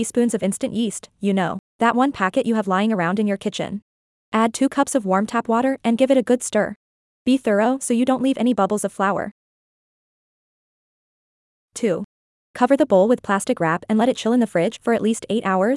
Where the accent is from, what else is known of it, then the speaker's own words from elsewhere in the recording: Michigan, United States; it's disappointing that I can't enjoy these yummy treats daily right from my hometown in Michigan.